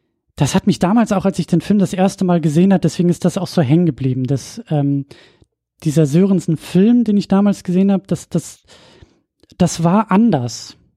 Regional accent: Northern Germany, Germany; Du kommst aus dem Norden, ich komme aus dem Norden.

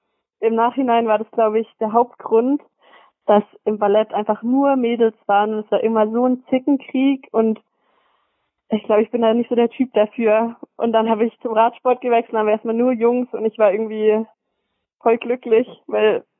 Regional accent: Metzingen, Baden-Württemberg, Germany; born there; Ich bin 21 Jahre alt, jung, wie auch immer. Ich bin, bin in Metzingen geboren, dürften ja die meisten Zuhörer kennen. Schöne Outlet City.

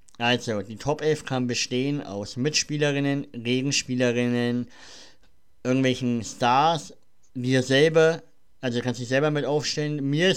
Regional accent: Nuremberg, Bavaria, Germany; in meiner Heimatstadt Nürnberg

